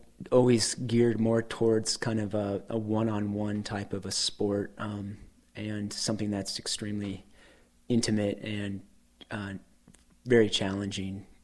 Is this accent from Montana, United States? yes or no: yes; Helena, Montana, United States; I grew up in Helena, Montana. I'm 32 years old.